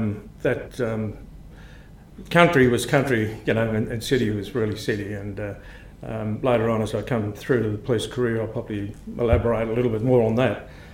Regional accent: Grafton, New South Wales, Australia; born there; Yes, look, I was born in 1953 in Grafton at Runnymede Hospital.

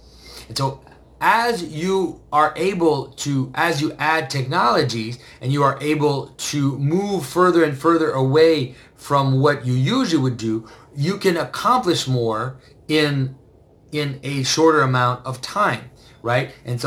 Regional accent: Canada; Sorry, I'm Canadian.

